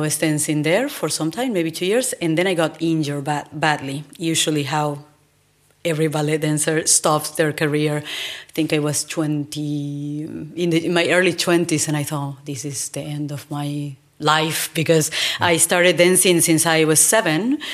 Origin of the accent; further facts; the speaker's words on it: Paraguay; English is a second language; moved away; also born or lived in Buenos Aires, Argentina; And in Paraguay, I am originally from Paraguay. And if anyone wants to do something more or expand their dance career, usually is leaving the country in regards to Paraguay.